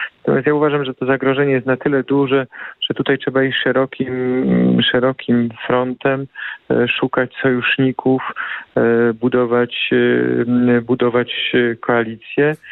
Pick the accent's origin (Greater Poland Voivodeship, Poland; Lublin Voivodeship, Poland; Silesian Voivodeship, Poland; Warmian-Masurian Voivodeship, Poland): Greater Poland Voivodeship, Poland; Poznań; Na pewno mieszkańcy Poznania, my poznaniacy, mieszkańcy aglomeracji poznańskiej